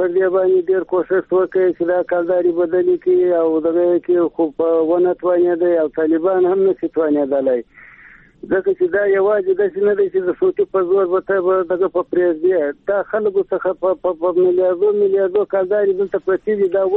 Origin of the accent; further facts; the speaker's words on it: Helmand, Afghanistan; دلته خو زه په هلمند کې یم زما خو خپل وطن دی